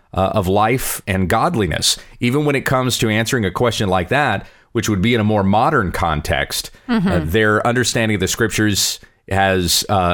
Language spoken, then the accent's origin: English; Columbia, South Carolina, United States; born there; because where I was born in Columbia, South Carolina, that's who we had, D. James Kennedy.